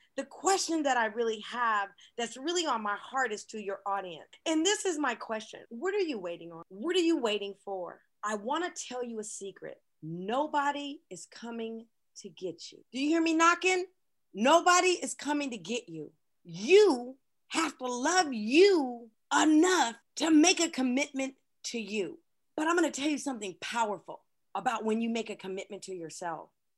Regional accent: California, United States; I'm native Californian and I'm proud of that. I was born in California. I've been in California all my life.

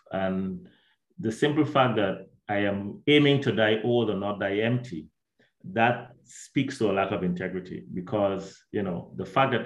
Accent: Guyana; I'm from Guyana, South America. Most people would know that we were just above Brazil, neighboring Suriname and Venezuela.

